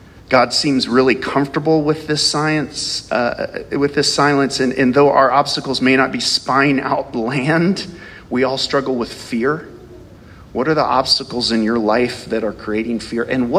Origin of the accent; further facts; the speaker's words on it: Ohio, United States; I'm from Ohio, for those of you that are guests.